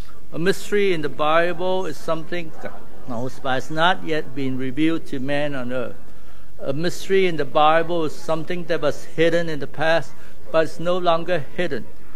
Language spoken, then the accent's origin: English; Malaysia; I come from Malaysia, and we have Indians, there are like 15%, and Chinese are 25%, and the rest are Malays. So I'm used to that multicultural setting.